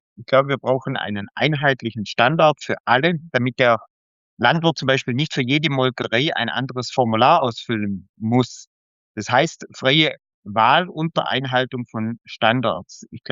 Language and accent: German; Baden-Württemberg, Germany; selber auf einem landwirtschaftlichen Milchviehbetrieb aufgewachsen, auf der Landwirtschaft sehr verbunden. Meine Heimatregion ist nach wie vor sehr landwirtschaftlich geprägt im Süden von Deutschland am Bodensee.